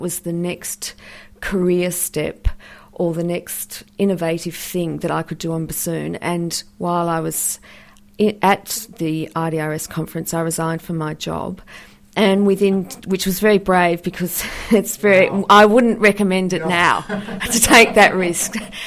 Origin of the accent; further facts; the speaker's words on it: Australia; As you can hear by my accent, I'm an Australian.